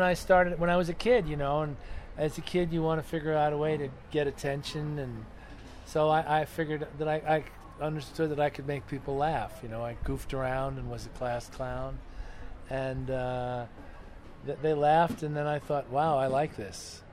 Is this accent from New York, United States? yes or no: yes; New York, United States; also born or lived in London; No, I'm from New York. I lived in London for 17 years.